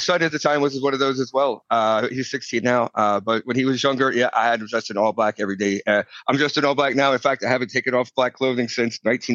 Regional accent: the South, United States; But I grew up in, as you could probably tell, I grew up in the States. I grew up in a very conservative southern state.

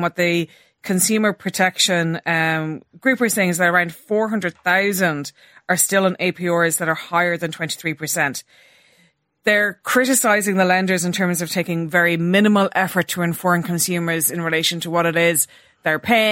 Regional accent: Ireland; I have to say, as an Irish person, I've never fully understood it.

